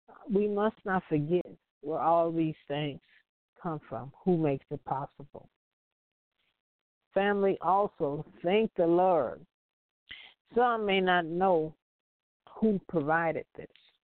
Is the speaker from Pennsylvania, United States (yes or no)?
no; Compton, California, United States; When I was growing up as a kid, growing up in Compton, I tell you, family, we hit every fruit tree in the neighborhood